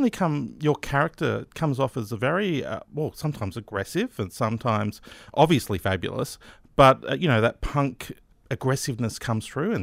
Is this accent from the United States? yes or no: no; New South Wales, Australia; Well, I grew up near Sydney, so I know what you mean by that.